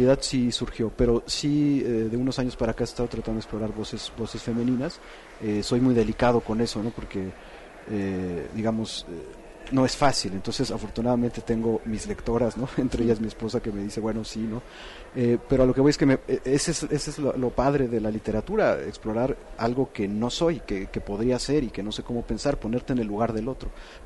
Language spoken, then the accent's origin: Spanish; State of Mexico, Mexico; born there; no nací en la Ciudad de México, nací en el Estado de México